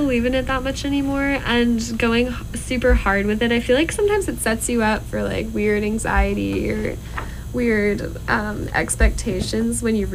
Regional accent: Seattle, Washington, United States; I'm from Seattle.

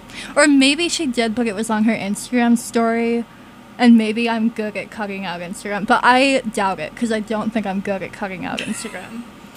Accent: Michigan, United States; because I'm from Michigan. I say ants.

